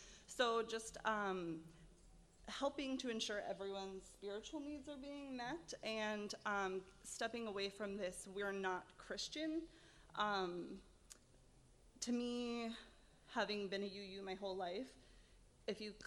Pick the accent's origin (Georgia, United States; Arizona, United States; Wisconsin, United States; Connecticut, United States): Wisconsin, United States; La Crosse; I'm from La Crosse, Wisconsin.